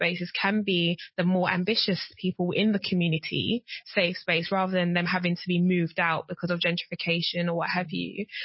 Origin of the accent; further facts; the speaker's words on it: Hackney, London, United Kingdom; from my experience growing up in Hackney, there was a lot of people are moving into the area